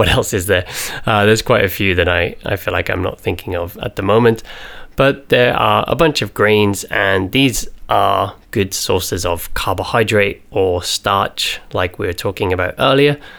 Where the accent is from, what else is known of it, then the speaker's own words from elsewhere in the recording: United Kingdom; I'm British, so I call it porridge.